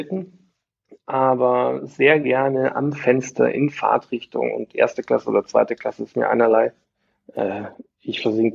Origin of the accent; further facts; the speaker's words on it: Bavaria, Germany; now in Munich, Germany; Ich bin Oberpfälzer und die stehen ja bekanntermaßen mit den Franken so ein bisschen auf dem Kriegsfuß. Aber ich muss dazu sagen, ich spreche kaum ein Dialekt, wenn dann erst nach der 5. Mass und ich lebe seit über 30 Jahren schon in Oberbayern, also schön im schönen München.